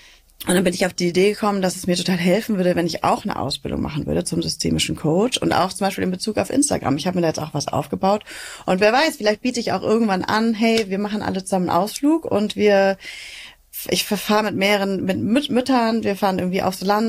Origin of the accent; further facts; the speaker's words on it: Hamburg, Germany; ich bin heute hier in Berlin, ich komme ja aus Hamburg